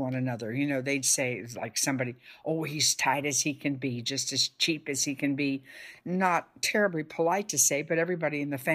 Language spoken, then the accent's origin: English; Detroit, Michigan, United States; Yeah, all of my family are from Kentucky. Yeah, indeed. I mean, that generation of my parents. But I was born in Detroit and raised in Detroit. And I identify with Detroit more than I do the South.